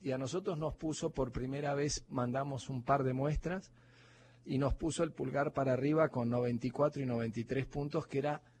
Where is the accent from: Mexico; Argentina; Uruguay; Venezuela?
Argentina; Buenos Aires; now in Jujuy, Argentina; No, yo soy porteño, estoy viviendo efectivamente acá hace unos 9 años.